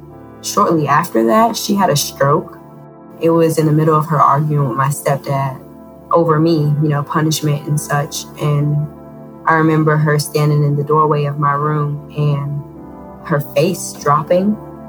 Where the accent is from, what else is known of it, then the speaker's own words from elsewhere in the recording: Bronx, New York, United States; I grew up in Soundview Projects in the Bronx, New York, which was not an easy area to grow up in. I was the last of 9 children.